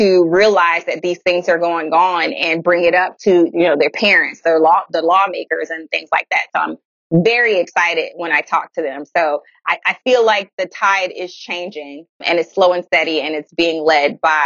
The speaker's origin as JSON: {"language": "English", "town": "Miami", "region": "Florida", "country": "United States", "tie": "born or raised there", "said": "I grew up in Miami. So I'm always up for a good picadillo with arroz con pollo."}